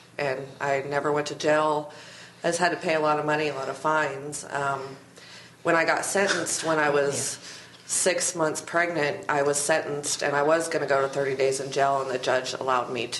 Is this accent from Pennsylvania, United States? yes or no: no; Colorado, United States; I come from Colorado, and the laws have changed since the past few years